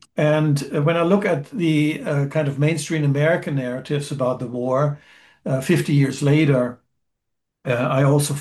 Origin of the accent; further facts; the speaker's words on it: Germany; I grew up in West Germany right around the time, about 25 years after the end of the catastrophe of World War II